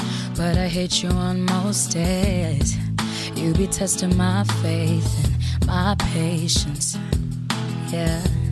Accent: Durban, KwaZulu-Natal, South Africa; born there; now in Johannesburg, South Africa; I was born in Durban.

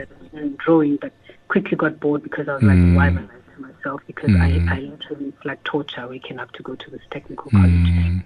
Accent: Klerksdorp, North West, South Africa; I was born and raised in Klerksdorp, which is a very small conservative town in the Northwest Province.

